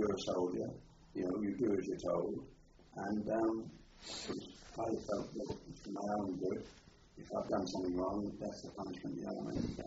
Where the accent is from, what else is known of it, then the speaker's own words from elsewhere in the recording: East of England, United Kingdom; I was from Norfolk, two of us were from Norfolk.